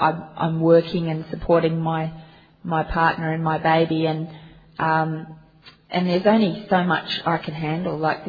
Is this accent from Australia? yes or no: yes; Sydney, New South Wales, Australia; I'm an alcoholic from Sydney, Australia.